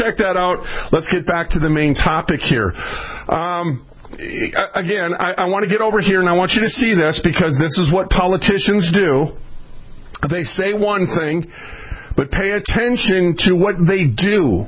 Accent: Minneapolis, Minnesota, United States; I was raised in North Minneapolis. I moved 37 times from Minneapolis, St. Paul, back and forth.

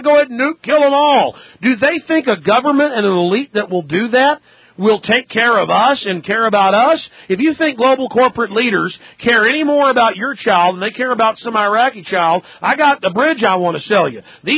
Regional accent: United States; I'm an American, you're an Australian, we're free people who come from a shared history of the Magna Carta and common law

